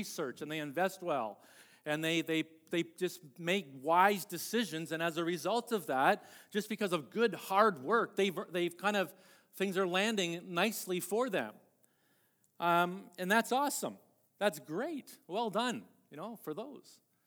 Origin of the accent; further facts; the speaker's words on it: Ontario, Canada; So I grew up in Ontario, and my sister and I, older sister, we grew up in what I guess today would be called a lower income family.